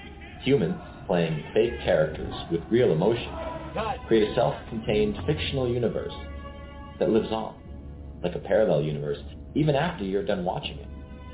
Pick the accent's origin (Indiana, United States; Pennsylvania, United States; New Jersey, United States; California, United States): California, United States; Hollywood; Growing up in Hollywood movie sets, I was introduced at a very young age to the mystery of consciousness